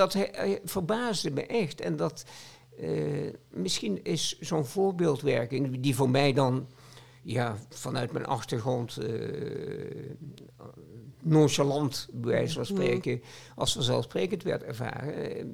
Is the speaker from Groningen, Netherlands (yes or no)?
no; Nijmegen, Gelderland, Netherlands; En in Nijmegen, waar ik vandaan kwam, had je